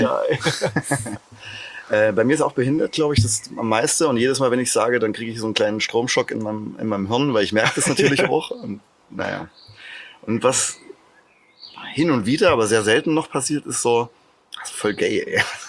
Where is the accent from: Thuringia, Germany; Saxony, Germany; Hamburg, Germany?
Thuringia, Germany; Stützerbach; Da kommen wir aus Stützerbach, so 2000 Menschen haben da mal früh gewohnt. Heute sind es vielleicht noch 200.